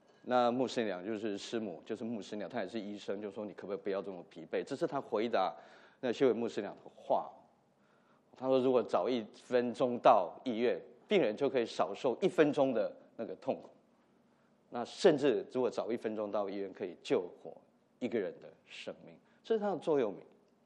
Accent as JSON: {"language": "Chinese", "town": "Nantou", "region": "Nantou County", "country": "Taiwan", "tie": "born or raised there", "said": "记得他过世的时候，在我们的家乡南投镇有2000-3000个人去送这个"}